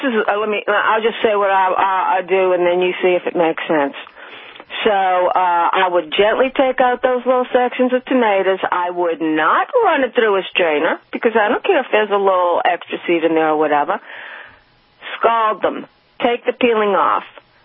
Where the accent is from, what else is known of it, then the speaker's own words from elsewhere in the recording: New Orleans, Louisiana, United States; Okay, my friend, listen, I'm from New Orleans.